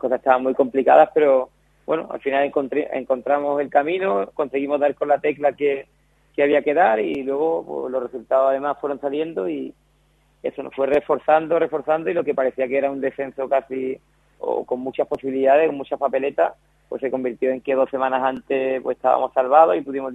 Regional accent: Tolox, Andalusia, Spain; muchos de mi pueblo se van a desplazar, de Tolox, familiares, amigos.

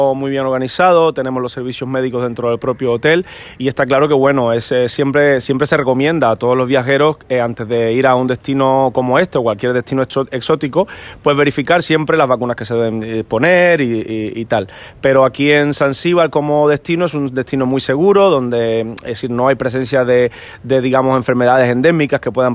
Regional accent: Cuba; yo que soy de Cuba, conozco las playas del Caribe

